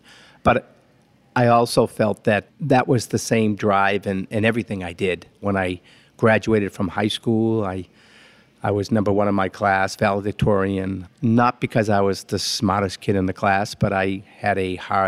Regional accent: Medford, Massachusetts, United States; When I was a young boy growing up not too far from Boston in my hometown of Medford, Mass., I wanted to be one thing only

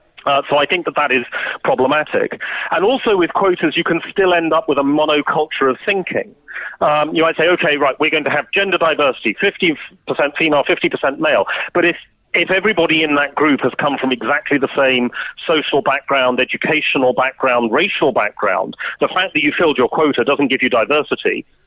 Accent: United Kingdom; you know, now being British, I mean, the British don't like challenge as a general rule.

